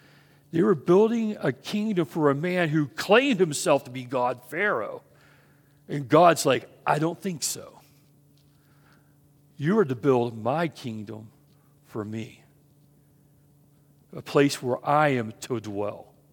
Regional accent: West Virginia, United States; One of my best buddies named Ryan, you know, and he lives out in Kansas City. We grew up together in West Virginia.

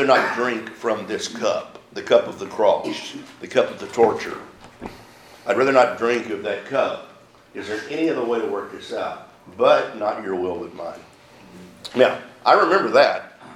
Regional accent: Victoria, Texas, United States; also born or lived in Brownsville / Harlingen; And we lived in Victoria until I was 10. Then we moved back down to Harlingen. I was born in Brownsville, but we moved back down to Harlingen. From the time I was 2 to 10, we lived in Victoria.

